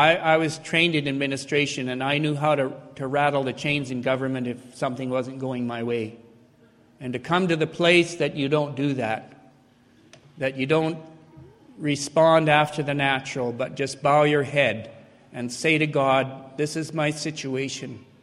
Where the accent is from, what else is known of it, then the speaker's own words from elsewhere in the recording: Saskatoon, Saskatchewan, Canada; Because I was in an assembly where nobody knew me. I was from Saskatoon.